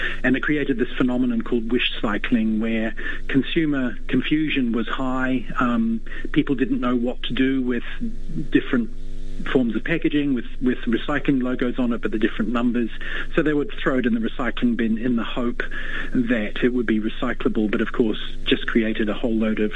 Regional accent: New Zealand; now in Australia; certainly as a New Zealander living in Australia, I think Australia generally does an excellent job.

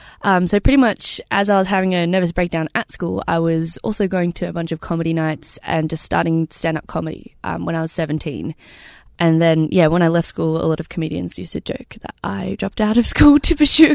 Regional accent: Crows Nest, New South Wales, Australia; I grew up in Crow's Nest in the North Shore of Sydney.

